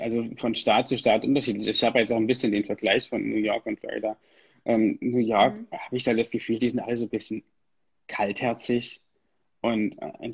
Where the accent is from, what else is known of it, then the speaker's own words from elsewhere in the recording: Germany; Also in den USA zum Beispiel, ich bin manchmal als Deutscher im Straßenverkehr, würde ich gerne so oft hupen